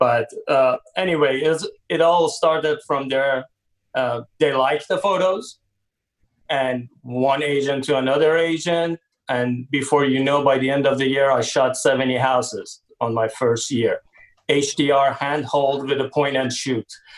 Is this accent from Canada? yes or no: no; Iran; moved away as an adult; now in United States; I came to U.S. from Iran. I'm originally from Iran. So I came to U.S. back in June 2001.